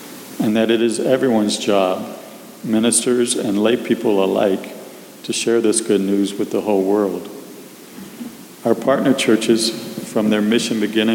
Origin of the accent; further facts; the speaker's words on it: Central Africa, DR Congo; because of the decisions my parents made to go and serve in Congo, I grew up in Central Africa.